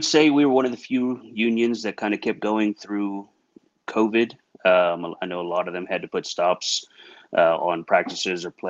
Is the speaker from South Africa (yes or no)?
yes; South Africa; My parents were missionaries, and I ended up growing up in South Africa, which, as you all know, four-time world champs, but we don't have to get into all of that.